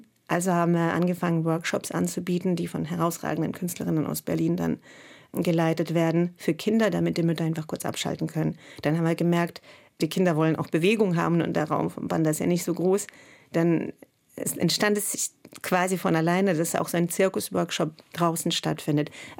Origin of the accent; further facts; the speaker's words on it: Russia; now in Germany; Naja, ich komme aus Russland. Ich bin zwar seit knapp, glaube ich, 29 Jahren schon weg. Aber der Bezug ist da.